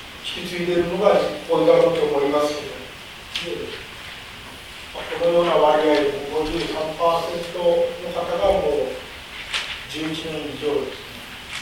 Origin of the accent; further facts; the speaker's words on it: Kumamoto, Japan; 私は九州の熊本から来ましたけど、